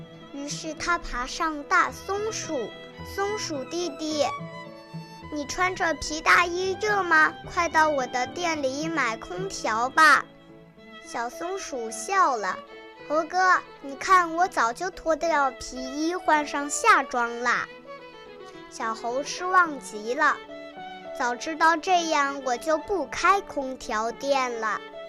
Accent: Jiaxing, Zhejiang, China; 我是来自浙江省嘉兴市

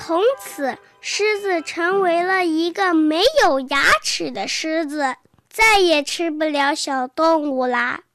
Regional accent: Hefei, Anhui, China; 今年六岁了，我来自安徽合肥。

